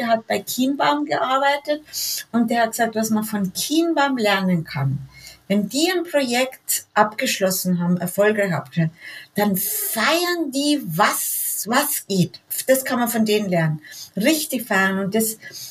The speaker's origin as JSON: {"language": "German", "country": "Germany", "said": "Und da glaube ich, sind wir Deutsche nicht so gut."}